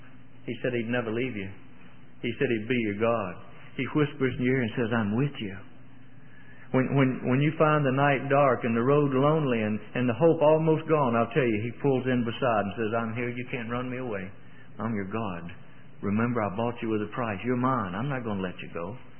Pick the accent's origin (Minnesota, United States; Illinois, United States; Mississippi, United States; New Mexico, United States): Mississippi, United States; Somebody asked me where I come from. I tell them, Mississippi. I come from Mississippi. I like that. My roots. These are my roots. That's my hometown. This is the place I was born.